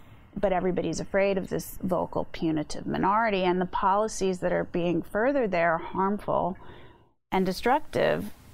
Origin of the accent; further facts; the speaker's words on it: East Coast, United States; I moved to San Francisco from the South Bay, although I'm from the East Coast, but I went to college in the South Bay. Moved to San Francisco in 1992, and I loved it.